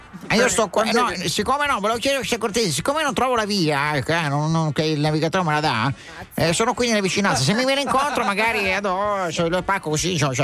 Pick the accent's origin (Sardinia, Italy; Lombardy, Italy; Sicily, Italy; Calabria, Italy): Lombardy, Italy; Milan; Io sono di Milano, c'entra il tedesco con lo svizzero. Scusi, io sono di Milano, sono preciso.